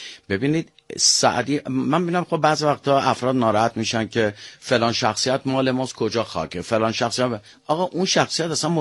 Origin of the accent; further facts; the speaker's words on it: Iran; ببین من به عنوان یک ایرانی